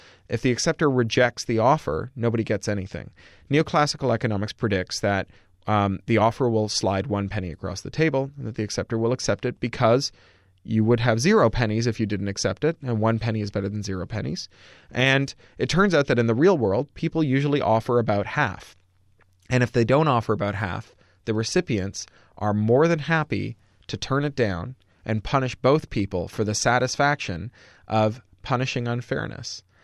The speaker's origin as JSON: {"language": "English", "town": "Toronto", "region": "Ontario", "country": "Canada", "tie": "born or raised there", "said": "because I grew up in Canada. I grew up near the Detroit border in Toronto, just 2 or 3 hours away."}